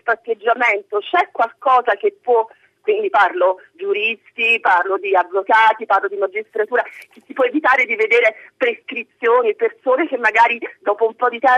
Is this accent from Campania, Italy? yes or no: yes; Naples, Campania, Italy; Siamo da Napoli, sono napoletana